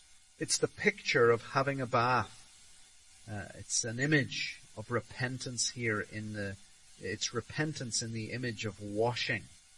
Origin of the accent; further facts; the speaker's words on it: Tanzania; I was brought up in Tanzania